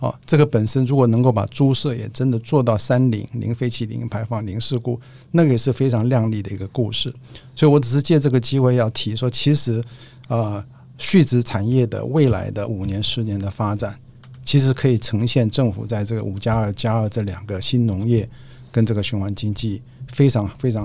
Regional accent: Taiwan; 来确保我们台湾人的这个粮食是能够自给自足

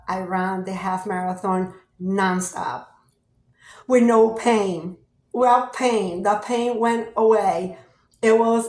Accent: Florida, United States; I'm from Southwest Florida.

